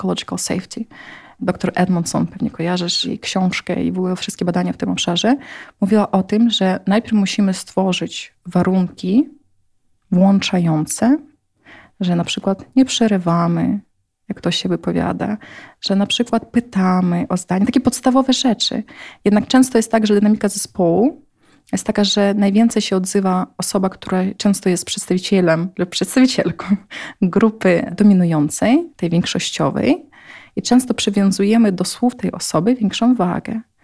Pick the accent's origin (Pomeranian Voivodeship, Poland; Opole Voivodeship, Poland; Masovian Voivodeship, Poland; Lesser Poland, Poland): Masovian Voivodeship, Poland; Warsaw; Ja mówię, z Woli.